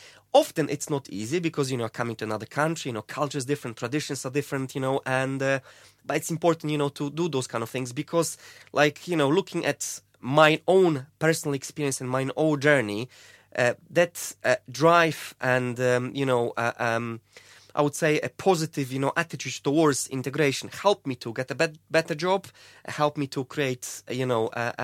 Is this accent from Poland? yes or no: yes; Poland; I am from Poland originally, and obviously that's my background, if you like.